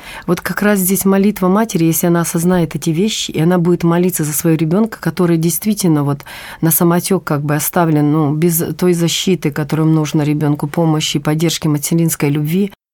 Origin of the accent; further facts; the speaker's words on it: Ukraine; now in Saint Petersburg, Russia; Я вот с Украины. И она живет сейчас на Украине. Я живу в Санкт-Петербурге.